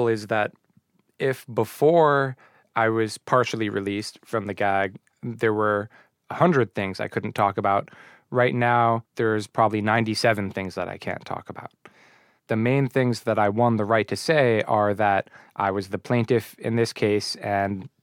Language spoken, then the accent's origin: English; United States; my feeling being I'm an American and I can always talk to an attorney and no one can tell me that I can't.